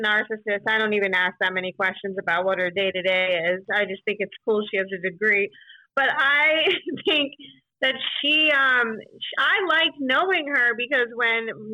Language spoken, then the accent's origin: English; Massachusetts, United States; now in New York, United States; But I am originally from Massachusetts, and I still have a 617 area code telephone number. And I'm still like a diehard, you know, not diehard, but Boston sports fan. So I'm a New Yorker, but I grew up in Massachusetts.